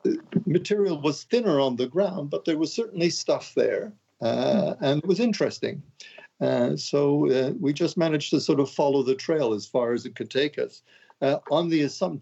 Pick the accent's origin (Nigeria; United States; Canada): Canada; Montreal, Quebec; after university at McGill in Montreal. So I'm from Montreal. I'm a Montreal boy.